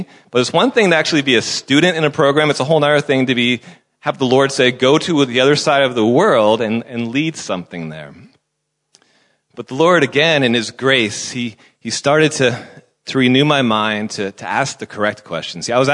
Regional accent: United States; now in South Africa; It's so thick that you may actually think it's from another country, perhaps America. And if you are thinking that, you are correct. I used to be American, but I do now consider myself to be South African.

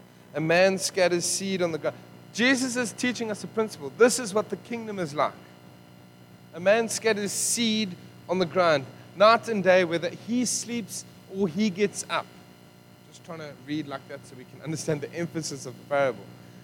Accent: Benoni, Gauteng, South Africa; I'm from Benoni, so most people are going to think I'm saying the other grass, but I'm not.

